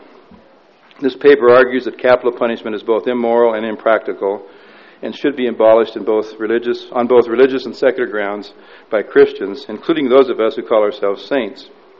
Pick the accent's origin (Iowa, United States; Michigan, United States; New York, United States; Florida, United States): Iowa, United States; like my home state of Iowa.